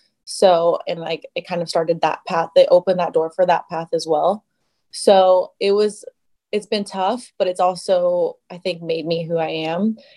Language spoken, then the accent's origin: English; United States; And obviously being American as well, I didn't see myself really like ever being on the team.